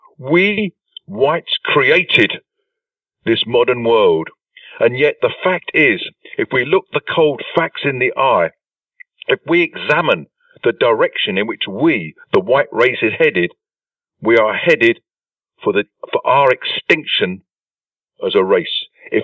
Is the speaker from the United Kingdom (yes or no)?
yes; England, United Kingdom; as an Englishman and as a white man, I have two identities. I'm English hyphen British, but I'm also a white man.